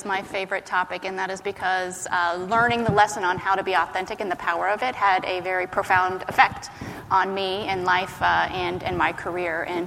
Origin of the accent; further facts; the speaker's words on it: Ohio, United States; I'm from Ohio, too.